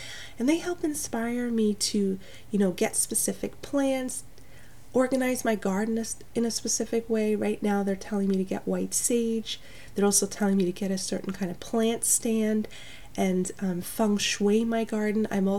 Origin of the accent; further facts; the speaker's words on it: New York, United States; now in Portland, United States; But I am from New York, and we had a lot of amazing gardens there too